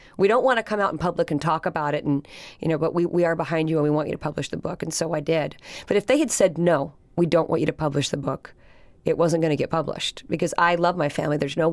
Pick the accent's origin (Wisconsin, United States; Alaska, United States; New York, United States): Alaska, United States; my growing up in Alaska and being so independent and knowing my own way was one of the greatest things that ever happened to me.